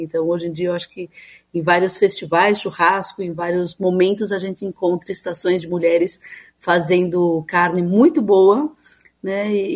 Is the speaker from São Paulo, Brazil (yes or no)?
yes; Presidente Prudente, São Paulo, Brazil; Eu nasci em São Paulo, mas eu cresci no interior de São Paulo, em Presidente Prudente, é bem no oeste paulista